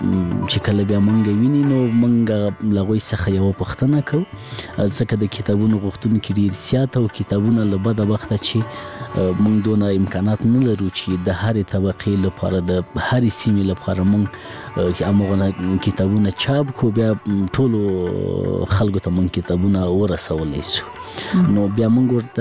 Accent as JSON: {"language": "Pashto", "region": "Laghman", "country": "Afghanistan", "tie": "born or raised there", "said": "زه په لغمان کې پیدا سویم په لغمان کې را لوی سویم خوانسی می په لغمان کې لوسته"}